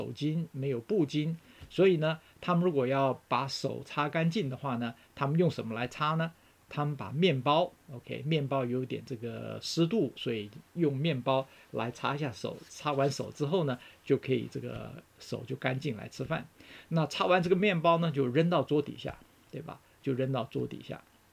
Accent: Taiwan; 我小时候就是在台湾长大的时候呢，那个时候在50、60年代呢

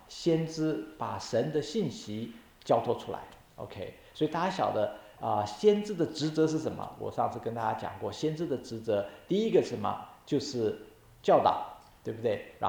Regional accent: China; 就像我们中国人这个在特别在这个唐宋的时候呢

